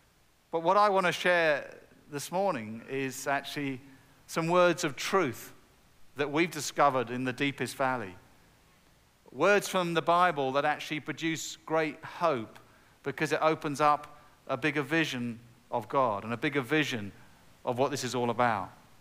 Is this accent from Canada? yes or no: no; United Kingdom; now in United States; but no, we're from the UK. But we are very proud to say that we are now US citizens.